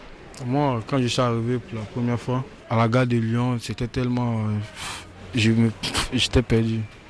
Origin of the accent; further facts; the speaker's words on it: Côte d’Ivoire; Moi, je suis ivoirien et l'autre, il est malien.